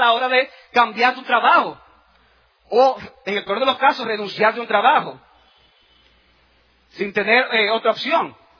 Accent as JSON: {"language": "Spanish", "country": "Dominican Republic", "tie": "born there", "said": "Nací en República Dominicana. Y lo grande del caso es que mi abuelo era francés."}